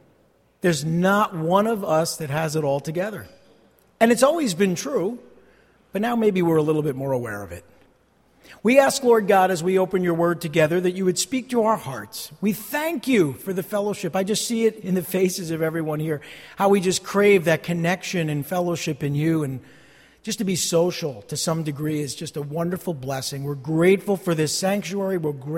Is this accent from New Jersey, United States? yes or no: yes; New Jersey, United States; Maybe it's that I'm from the Northeast, maybe from New Jersey, maybe it's just my personality.